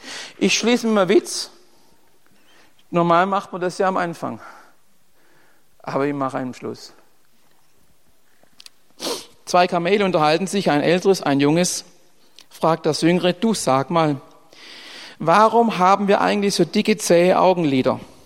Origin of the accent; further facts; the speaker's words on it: Baden-Württemberg, Germany; jetzt trinkst du mal als Schwab einen Kölsch.